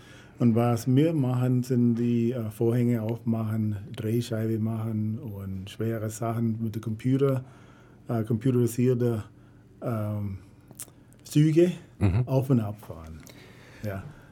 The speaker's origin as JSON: {"language": "German", "region": "Alabama", "country": "United States", "said": "Ich komme eigentlich aus Alabama."}